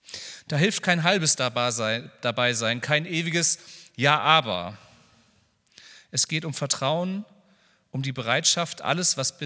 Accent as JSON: {"language": "German", "region": "Schleswig-Holstein", "country": "Germany", "said": "ich komme aus Schleswig-Holstein"}